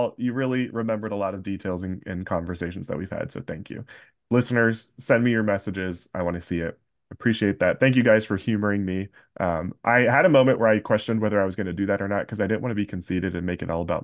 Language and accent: English; Florida, United States; also born or lived in Tampa; I grew up in Central Florida, was born in Tampa, grew up in Central Florida, lived by Disney my entire life.